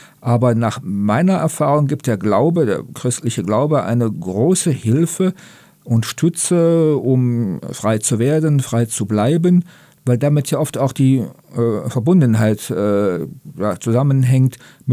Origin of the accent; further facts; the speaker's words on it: Radevormwald, North Rhine-Westphalia, Germany; Ich komme aus Rade vom Wald, also gar nicht weit weg von hier